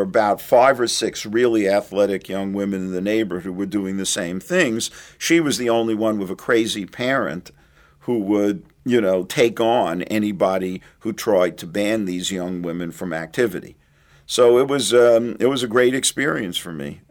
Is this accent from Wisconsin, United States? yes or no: no; Brooklyn, New York, United States; everything that I had been taught about sports as a male child growing up in Brooklyn.